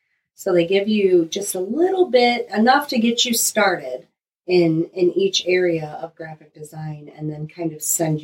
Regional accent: Michigan, United States; I grew up for the most part in Southwest Michigan. I did a little bit of time up by Detroit

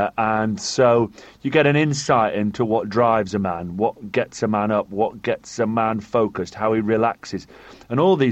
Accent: Blackburn, North West England, United Kingdom; I'm from Blackburn. I know the arch enemy across the A59 from Leeds sort of way. I like union sides filled with northerners.

